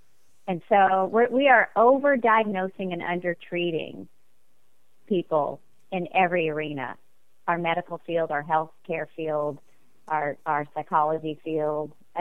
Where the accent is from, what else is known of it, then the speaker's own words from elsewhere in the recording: West Virginia, United States; I'm originally from West Virginia. That's why I have the double name.